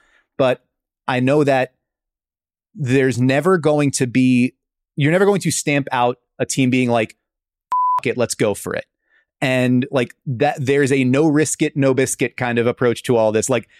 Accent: United States; I'm sorry. I'm idiot American.

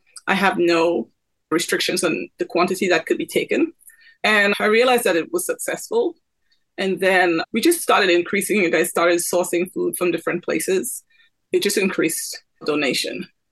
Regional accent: Trinidad & Tobago; I think growing up in Trinidad, my grandparents were farmers.

